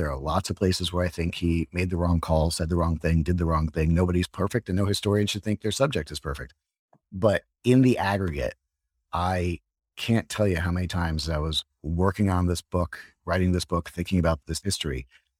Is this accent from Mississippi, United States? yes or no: no; Nebraska, United States; We grew up in Nebraska, but we both were going to school on the East Coast.